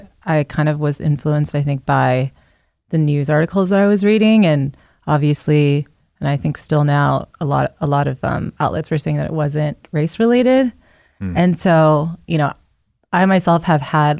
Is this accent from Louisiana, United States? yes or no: no; Virginia, United States; I am, yeah, from Northern Virginia. Both of my parents are Chinese immigrants.